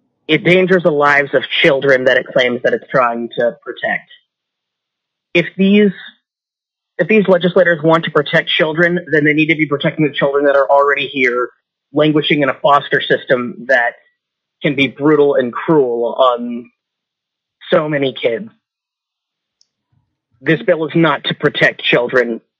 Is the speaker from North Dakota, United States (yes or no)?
no; Kenai, Alaska, United States; I am from Kenai.